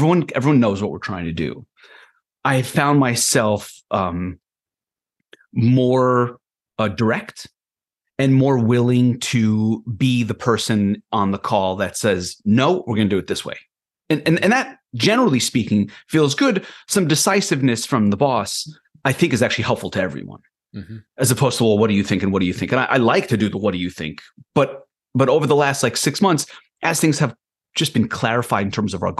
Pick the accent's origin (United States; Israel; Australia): Israel; I've mentioned in the past, I'm from Israel and have a lot of family there and cousins in the army and everything.